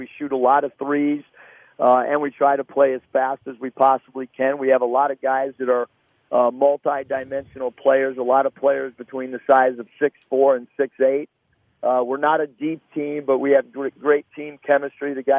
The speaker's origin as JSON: {"language": "English", "town": "San Diego", "region": "California", "country": "United States", "tie": "born or raised there", "said": "growing up in San Diego, California, I was a big Rebel fan"}